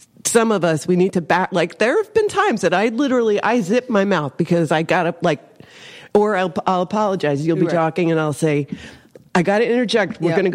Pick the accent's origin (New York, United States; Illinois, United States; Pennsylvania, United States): New York, United States; Brooklyn; born there; But I was born in Brooklyn. In Bay Ridge.